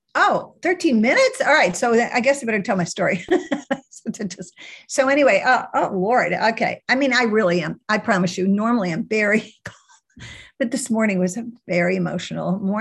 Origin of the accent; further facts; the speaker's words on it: St. Louis, Missouri, United States; I grew up in St. Louis. I have a great affinity for Boston, though, because all my college roommates were from Boston. And, but anyway, grew up in St. Louis. I'm an Irish Catholic.